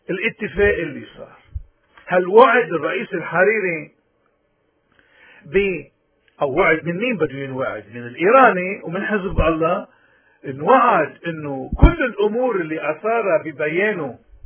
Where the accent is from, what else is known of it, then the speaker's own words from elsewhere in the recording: Lebanon; accent: Lebanese; بلهجتنا اللبنانية او بلغتنا العامية